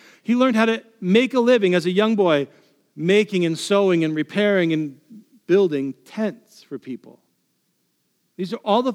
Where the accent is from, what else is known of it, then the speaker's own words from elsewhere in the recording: New York City, New York, United States; born there; So that's why I was born in New York City.